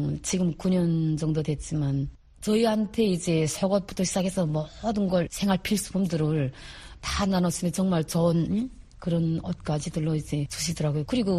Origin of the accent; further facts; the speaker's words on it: North Korea; now in South Korea; 우리는 이제 북한 사람이고 정말 여기를 살려고 진짜 이렇게 왔는데